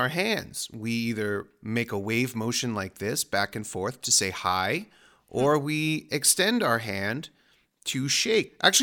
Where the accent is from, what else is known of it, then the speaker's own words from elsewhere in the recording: San Francisco, California, United States; I'm an architect from San Francisco, California.